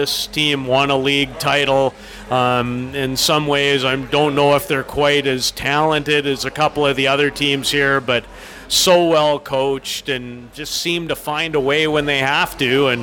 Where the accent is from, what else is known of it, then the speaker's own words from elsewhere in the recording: Saskatoon, Saskatchewan, Canada; as a kid growing up in Saskatoon who always wanted to be involved in this event